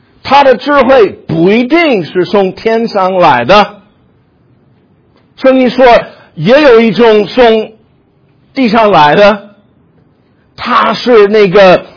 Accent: United States; Chinese is a second language; 我不说什么中国人做生意的，你自己可以想起来，我就批评我们美国人做的啊。

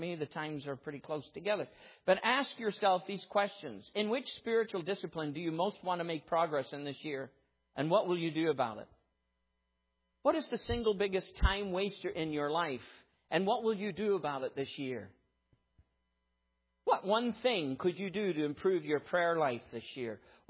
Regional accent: Ireland; You know, being Irish, we grew up and tea was the answer to everything.

